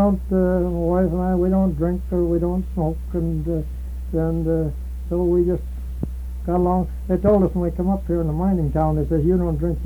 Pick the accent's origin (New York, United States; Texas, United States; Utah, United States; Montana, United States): Montana, United States; And it's like I was raised in Montana.